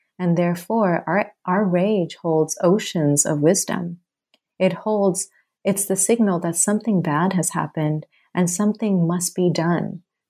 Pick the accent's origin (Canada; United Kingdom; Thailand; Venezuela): Thailand; moved away as an adult; also born or lived in Bangladesh; now in United States; I'm from Bangladesh, and I was born there, and I was raised in Thailand, and then I immigrated to the States when I was 18. And I was raised in an international school